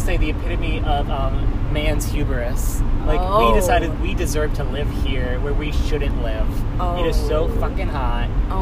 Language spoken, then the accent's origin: English; Fredericksburg, Texas, United States; also born or lived in Corpus Christi; I am from Texas. Fredericksburg.